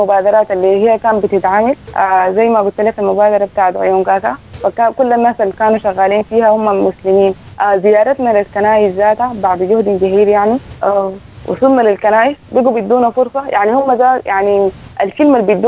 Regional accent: Sudan; نحن كمجتمع سوداني

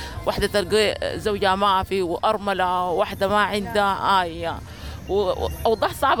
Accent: Sudan; دي بلدنا السودان

